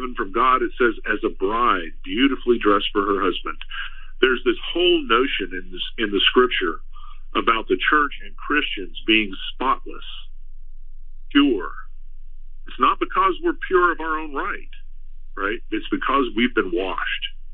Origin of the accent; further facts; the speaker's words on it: Texas, United States; There was more rain than I ever had growing up in South Texas.